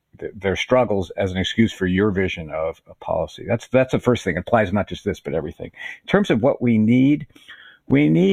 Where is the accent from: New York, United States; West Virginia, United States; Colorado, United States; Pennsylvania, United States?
West Virginia, United States